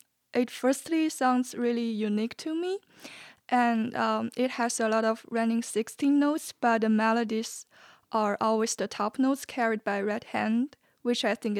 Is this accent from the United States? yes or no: no; Shenyang, Liaoning, China; English is a second language; I grew up in Shenyang, China.